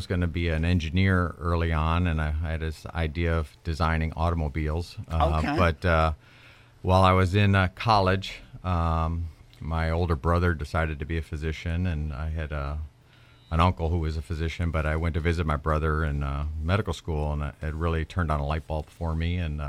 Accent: Ohio, United States; Yeah, like I said, we're from Ohio.

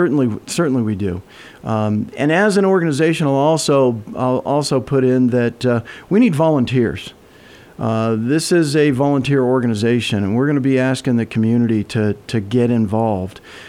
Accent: Kansas City, Missouri, United States; Kansas City's as large. It was my hometown. That's where I grew up.

